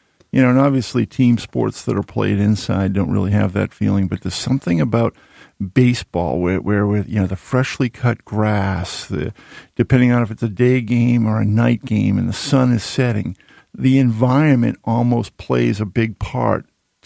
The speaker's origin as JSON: {"language": "English", "town": "Needham", "region": "Massachusetts", "country": "United States", "tie": "born or raised there", "said": "I grew up in Needham, Mass., just outside of Boston."}